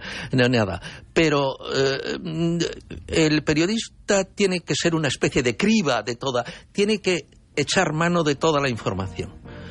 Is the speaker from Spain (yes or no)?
yes; Spain; Pero lo que no ha cambiado son los españoles. Somos nosotros los españoles.